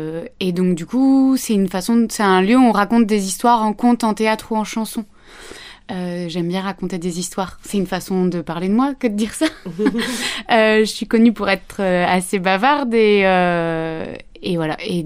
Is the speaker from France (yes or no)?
yes; Bordeaux, Nouvelle-Aquitaine, France; C'est pas là où j'ai grandi, de l'autre côté de la banlieue bordelaise